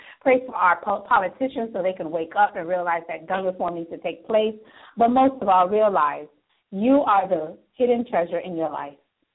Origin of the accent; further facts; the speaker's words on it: United States; I love being American. I love this country.